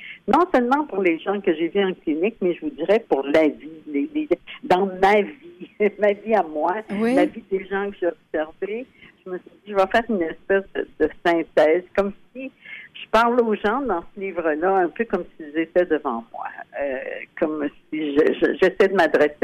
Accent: Quebec, Canada; moi, je suis originaire de la Gaspésie, pas très loin de chez vous.

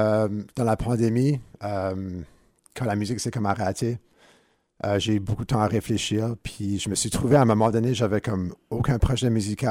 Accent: Moncton, New Brunswick, Canada; born there; Mais moi, je suis né à Moncton, au Nouveau-Brunswick.

